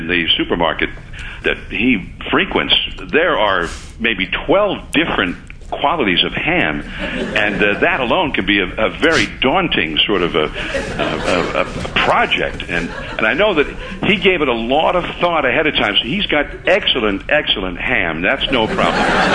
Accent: California, United States; And I used to while away the hours all summer long, growing up near San Francisco, rolling these dice and playing these games

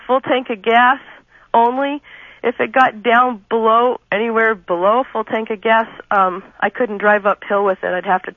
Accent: Washington, United States; I was actually moving out of my hometown to, which is eastern Washington, to the west coast of Washington State.

